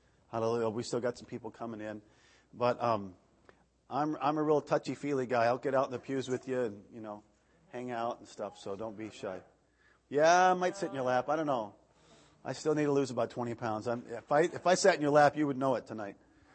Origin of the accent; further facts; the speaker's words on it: Iowa, United States; I'm from Iowa. Hold the applause. Hold the applause. I don't know. I don't think I'm really a true Iowan, I guess, or Iowegian or whatever they call us there.